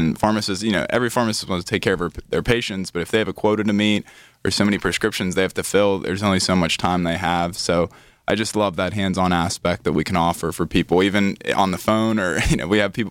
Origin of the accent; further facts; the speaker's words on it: Scottdale, Pennsylvania, United States; Yeah, so I'm originally from Scottsdale, PA.